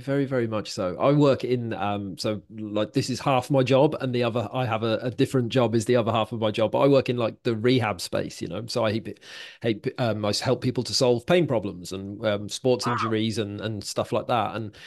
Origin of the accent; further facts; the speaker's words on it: Wales, United Kingdom; now in Liverpool, United Kingdom; I live near Liverpool now. I'm originally from Wales, so I'd moved here because I'd met my wife.